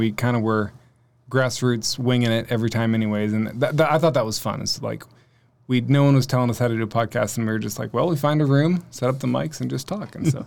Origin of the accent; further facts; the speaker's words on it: Norman, Oklahoma, United States; So, I grew up in Norman.